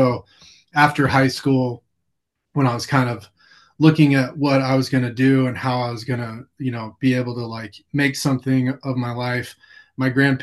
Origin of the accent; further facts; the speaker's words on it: Corpus Christi, Texas, United States; And I grew up in South Texas, in a place called Corpus Christi. And then my grandparents and my mom's family lived 2 hours south in South Padre Island, which is a big spring break spot and close to the border of Mexico. So that's where I grew up down there.